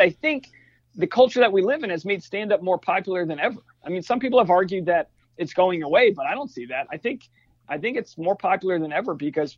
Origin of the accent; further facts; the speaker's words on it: New England, United States; like how we grew up, like growing up in New England